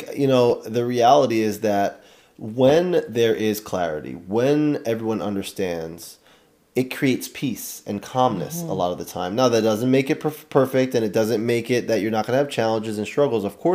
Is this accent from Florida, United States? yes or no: no; New York, United States; I'm from New York, so I'm a Giant fan